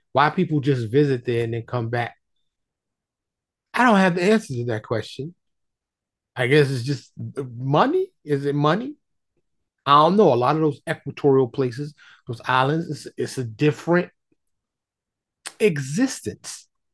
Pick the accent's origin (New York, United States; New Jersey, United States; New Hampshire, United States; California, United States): New York, United States; New York City; Now, y'all know I'm from New York City, born and raised, but I live in Texas, have for a long, long time now. Still consider myself a New Yorker and a Texan